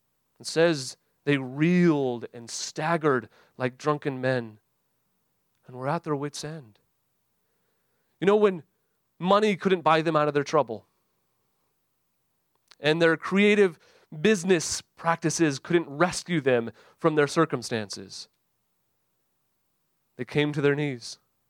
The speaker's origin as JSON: {"language": "English", "region": "Great Lakes", "country": "United States", "tie": "born or raised there", "said": "I grew up on Lake Michigan. That's a lake, not a sea."}